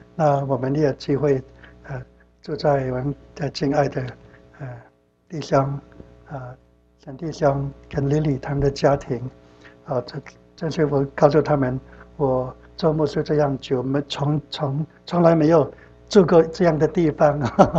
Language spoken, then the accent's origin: Chinese; Philippines; moved away as an adult; now in Dallas, United States; 1983年来，我们从菲律宾来 Dallas。